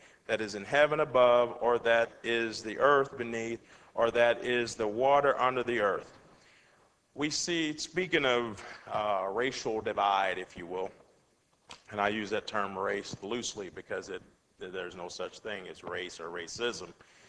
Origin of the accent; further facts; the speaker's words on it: United States; And trust me, being a human, being an American, those things have special place because we grew up with them, you know?